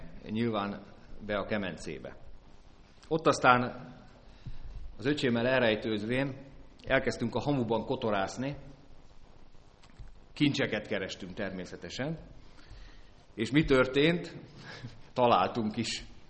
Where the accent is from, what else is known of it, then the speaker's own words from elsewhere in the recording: Tápiószele, Pest, Hungary; Tápió Szelin, ahol felnőttem